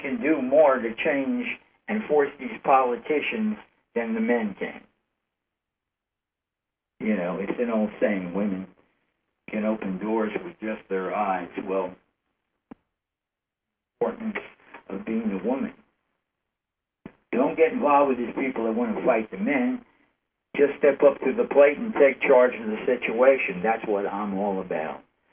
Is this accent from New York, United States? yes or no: yes; New York, United States; And I'm from New York.